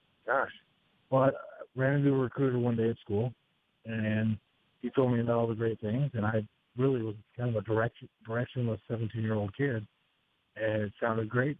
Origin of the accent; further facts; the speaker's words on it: San Diego, California, United States; My father was in the Navy for about 4 years, and he got out in San Diego, so I ended up growing up in San Diego.